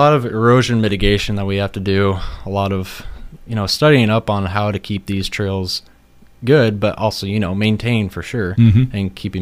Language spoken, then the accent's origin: English; Boone, Iowa, United States; Born and raised in Boone, Iowa. Graduated high school in 2018. Graduated with my bachelor's at Iowa State in December 2022.